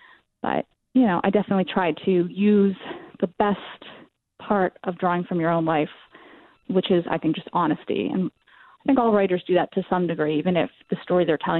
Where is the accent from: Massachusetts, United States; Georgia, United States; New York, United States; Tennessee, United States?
Massachusetts, United States; Lexington; I grew up in Lexington, and it was local to Lexington. It was in Bedford, Massachusetts.